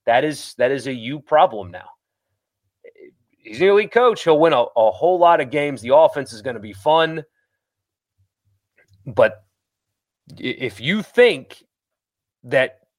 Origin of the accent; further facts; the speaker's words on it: the South, United States; Marty's a good guy, but his accent's too over the top, and I'm a Southerner.